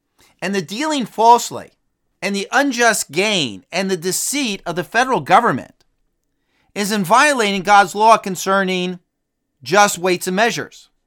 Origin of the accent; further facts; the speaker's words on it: New Milford, New Jersey, United States; the house I grew up in New Milford, New Jersey, is valued at $670,000.